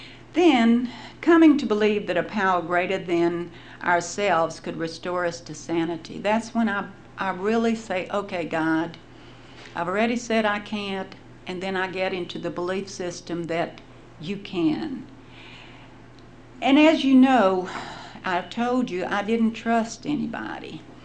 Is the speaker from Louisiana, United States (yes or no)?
yes; Baton Rouge, Louisiana, United States; born there; Now, the disadvantage is I was born in Baton Rouge.